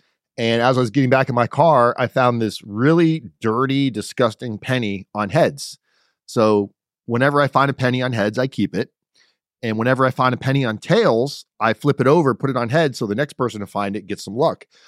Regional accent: Florida, United States; I'm from Florida. I know nothing about ducks.

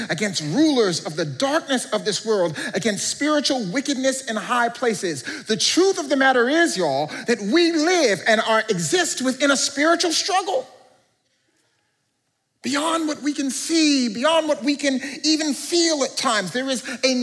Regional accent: Canada; I'm Canadian

